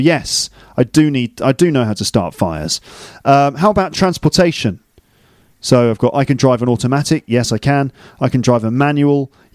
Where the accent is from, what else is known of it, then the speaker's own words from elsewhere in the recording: England, United Kingdom; Well, I'm English, so I'm sort of medium, I would say. I'm an English man, so it's not looking good.